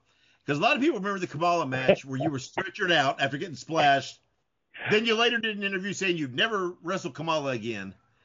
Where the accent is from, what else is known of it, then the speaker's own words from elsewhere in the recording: Indiana, United States; Well, and obviously, like for me, I grew up in Indiana.